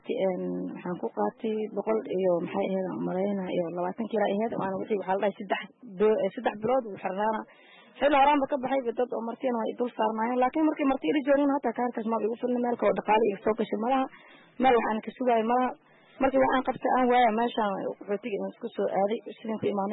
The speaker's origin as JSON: {"language": "Somali", "town": "Saakow", "region": "Middle Juba", "country": "Somalia", "said": "waxaan ka imaaday aniga degmada saako"}